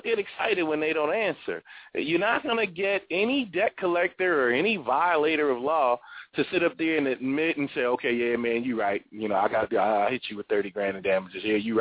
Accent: New York, United States; They got deeper pockets in New York. I'm from New York.

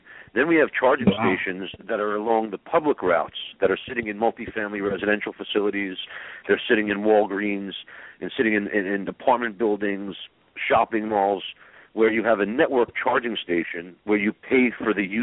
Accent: New York City, New York, United States; you know, I was born in Brooklyn, New York

